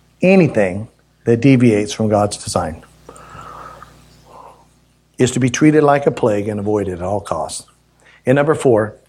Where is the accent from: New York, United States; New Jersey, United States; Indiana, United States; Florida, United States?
Florida, United States; born there; also born or lived in Mississippi / Alabama; I was born in Florida, spent some time in Mississippi, and then Alabama. I had my speech affected. I'm going to use a little Southernese